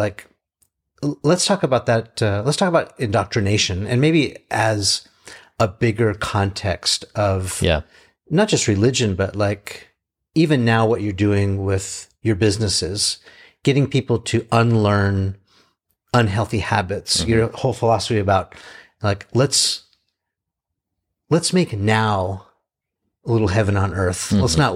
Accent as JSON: {"language": "English", "region": "California", "country": "United States", "tie": "born or raised there", "said": "I grew up in Southern California."}